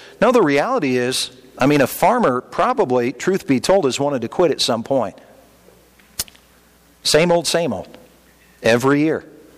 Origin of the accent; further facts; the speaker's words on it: Indiana, United States; And yeah, I'm from Indiana. You can tell that once in a while.